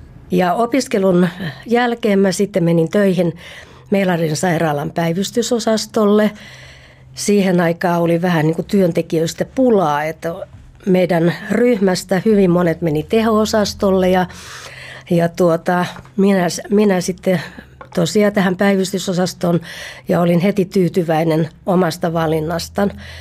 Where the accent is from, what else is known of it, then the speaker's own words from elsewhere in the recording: Lahti, Päijänne Tavastia, Finland; now in Helsinki, Finland; ja olen helsinkiläinen, mutta alun perin olen Espoosta, Espoolla ja Lahdesta, jossa asuin ihan koko lapsuuteni ja siellä kävin koulun.